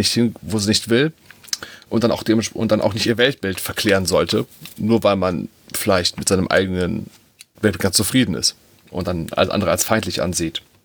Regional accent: Dornheim, Germany; ich bin hier in Dornheim geboren. Ist jetzt, ja, das ist immer so, das Alter zu sagen, aber vor 38 Jahren bin ich geboren. Hier in Dornheim. Und eigentlich, wie gesagt, auch hier mein gesamtes Leben verbracht

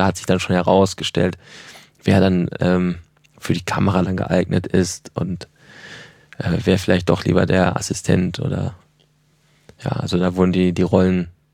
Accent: North Rhine-Westphalia, Germany; ich komme aus dem Ruhrgebiet

